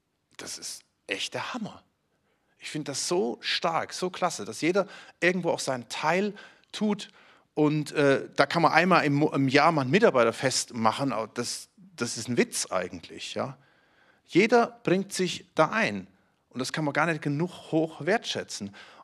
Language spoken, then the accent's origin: German; Germany; Wir wohnen in einer sehr strukturierten Gesellschaft. Und als Deutsche sind wir strukturiert.